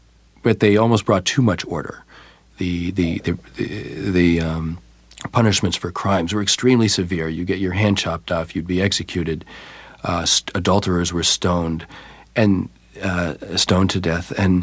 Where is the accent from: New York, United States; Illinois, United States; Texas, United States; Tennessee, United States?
New York, United States; My reaction wasn't so much as a New Yorker.